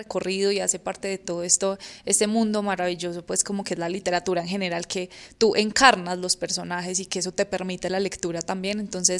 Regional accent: Colombia; yo pues soy colombiana.

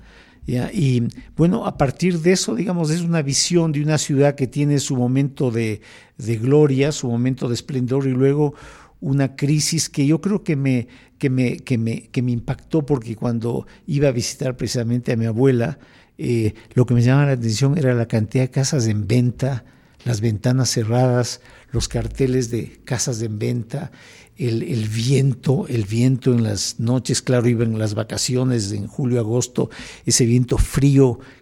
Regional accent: Quito, Pichincha, Ecuador; born there; yo nací en Quito, es más, nací en el barrio San Roque, y todavía existe la casa en la que nací

